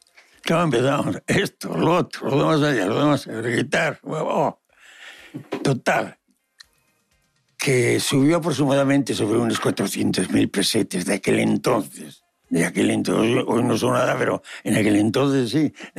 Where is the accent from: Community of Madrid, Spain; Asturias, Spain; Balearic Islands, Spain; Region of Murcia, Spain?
Asturias, Spain; La Felguera; porque yo vengo de La Felguera